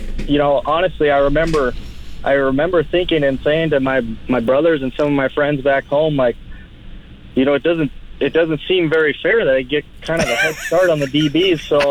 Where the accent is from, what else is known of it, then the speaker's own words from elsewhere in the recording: Bismarck, North Dakota, United States; somewhere just outside of Bismarck, North Dakota. I got a few miles to go yet to get home. That's where my hometown is and where I'm living nowadays.